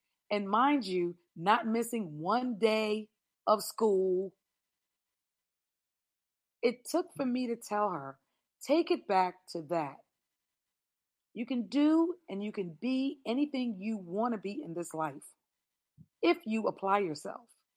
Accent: United States; born there; My mother is, but I'm not. I was born in America.

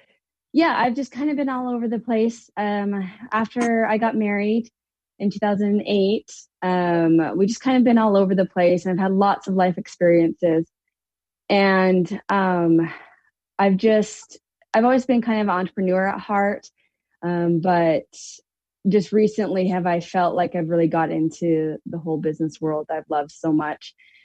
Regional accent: McGrath, Alberta, Canada; moved away as an adult; now in Billings, United States; And we moved from my hometown of McGrath and where I was around my family.

